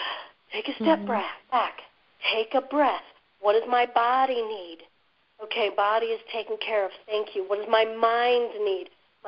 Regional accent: Toledo, Ohio, United States; moved away as an adult; you know, where I grew up in Toledo, was not even heard of. So when I was about 20, I fled.

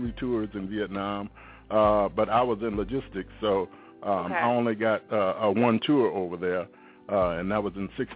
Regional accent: Savannah, Georgia, United States; Okay. I'm originally from Savannah, Georgia.

